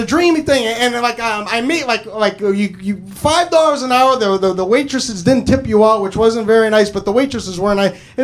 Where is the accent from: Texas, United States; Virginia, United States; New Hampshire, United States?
New Hampshire, United States; I'm originally from New Hampshire.